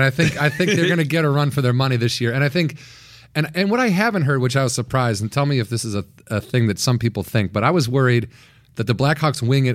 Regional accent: Illinois, United States; I'm from Illinois, so like I grew up rooting for the Cubs and the Bears

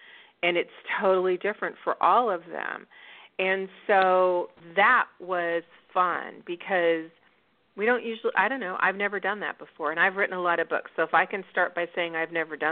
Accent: Burbank, California, United States; And I grew up in the San Fernando Valley. I grew up in Burbank in the Valley.

